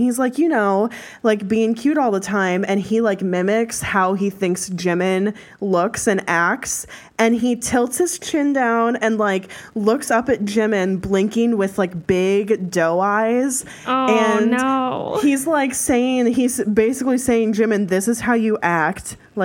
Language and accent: English; United States; I think, you know what? We're American, however you fucking want to say it.